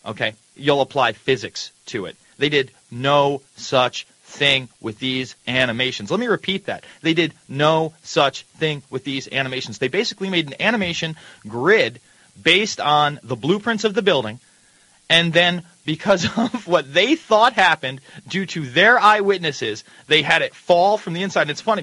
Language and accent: English; New York, United States